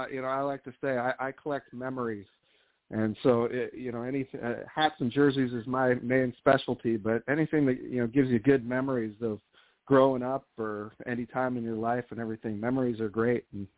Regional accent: Portland, Oregon, United States; I grew up in Portland, so we were a minor league town.

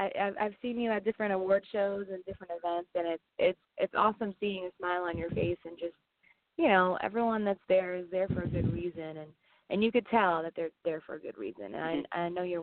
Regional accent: New York, United States; Yeah, I'm actually, I've been back and forth from New York to Nashville, and like you know, I'm from New York

